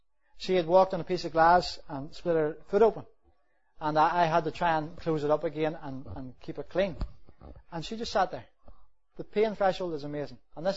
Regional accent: Northern Ireland, United Kingdom; I'm a bit slow, I'm from Northern Ireland.

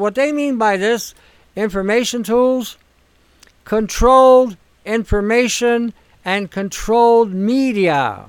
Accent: Canada; I was going to vote for a representative that represented me as a Canadian

